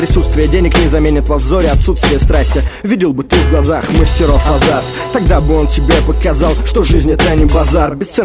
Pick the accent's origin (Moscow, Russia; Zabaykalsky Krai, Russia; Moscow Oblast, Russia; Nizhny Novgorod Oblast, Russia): Nizhny Novgorod Oblast, Russia; Kstovo; тем, кто интересовался, я из Кстова.